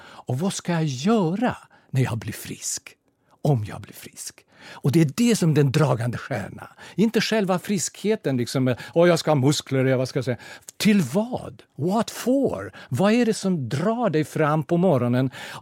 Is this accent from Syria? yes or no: no; Russia; Swedish is a second language; eftersom jag kommer från Ryssland, så kallar det perestrojka